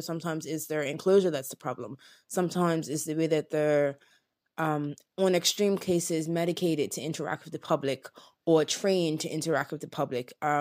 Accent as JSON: {"language": "English", "country": "Bermuda", "said": "And I am from Bermuda. We don't have We don't have alligators in Bermuda."}